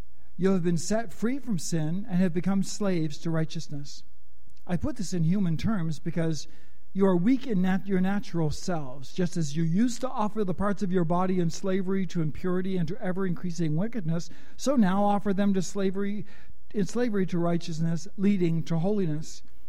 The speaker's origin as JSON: {"language": "English", "country": "Canada", "tie": "born or raised there", "said": "was all but a childhood capital offense growing up in Canada in the 50s and 60s."}